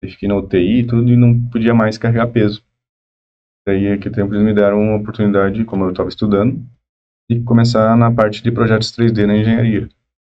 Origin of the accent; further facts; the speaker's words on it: Rio Grande do Sul, Brazil; born there; eu nasci no Rio Grande do Sul, vim de família bem humilde, muito humilde, minha família ainda é bem humilde. A gente sempre batalhou demais, nasceu em bairro terrível, que hoje ainda é dominado pelas facções